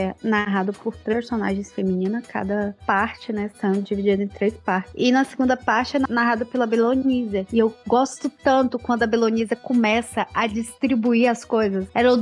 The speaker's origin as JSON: {"language": "Portuguese", "region": "Goiás", "country": "Brazil", "tie": "born or raised there", "also_born_or_lived": "Tocantins", "said": "Eu sou de Goiás, a Ana também. Eu morei a minha infância até 7 anos em Tocantins, todo ano voltava lá, mas o resto cresci em Goiás."}